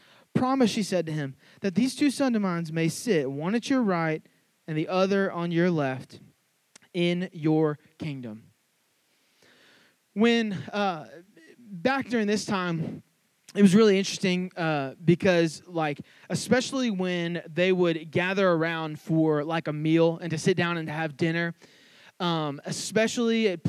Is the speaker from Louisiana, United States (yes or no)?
yes; Louisiana, United States; I didn't do a ton of reading as a Cajun. Like, I just went around, like, grabbing alligators out of the bayou.